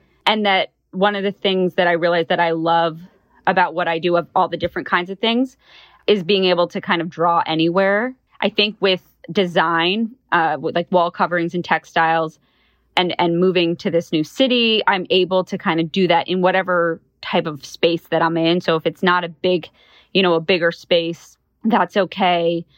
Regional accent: New York, United States; now in Miami, United States; Danny's from Michigan. I'm from New York and both of our families spend time a lot in Florida.

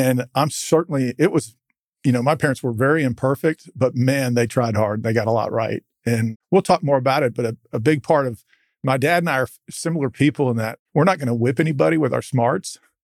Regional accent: Houston, Texas, United States; also born or lived in Jacksonville / Minneapolis / Minnetonka; I was born in Jacksonville, Florida, which is a great spot, and then moved pretty quickly to Minneapolis, Minnesota, then again to Minnetonka, Minnesota, and then to Houston, Texas for elementary school and junior high.

